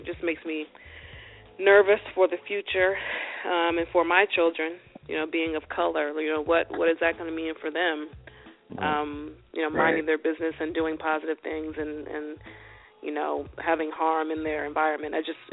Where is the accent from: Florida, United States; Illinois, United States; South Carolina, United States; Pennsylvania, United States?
South Carolina, United States; Charleston; I'm from Charleston. We met in Charleston.